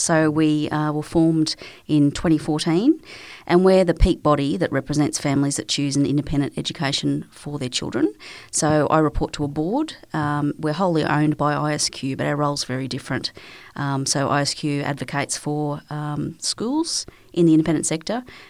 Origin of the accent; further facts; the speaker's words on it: Queensland, Australia; I'm born and bred in Queensland.